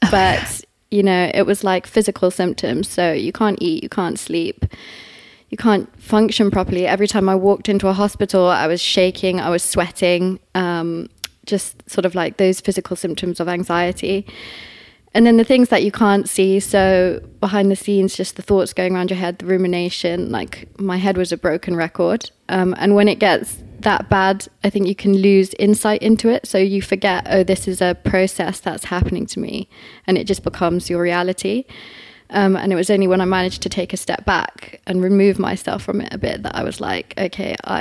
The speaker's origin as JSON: {"language": "English", "town": "Highgate", "region": "London", "country": "United Kingdom", "tie": "born or raised there", "said": "Yep, so I'm based in Chelsea. I've been around West London for a while. But I grew up in Highgate."}